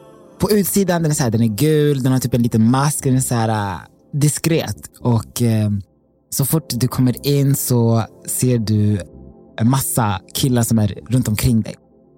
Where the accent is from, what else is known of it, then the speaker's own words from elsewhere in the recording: Enköping, Uppsala County, Sweden; Han bodde i Enköping. Jag är från Enköping.